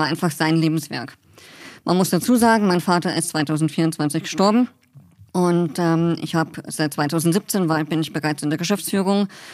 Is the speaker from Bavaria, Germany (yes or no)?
yes; Munich, Bavaria, Germany; Ich komme aus Kirchheim bei München. Aufgewachsen, also geboren, aufgewachsen, München.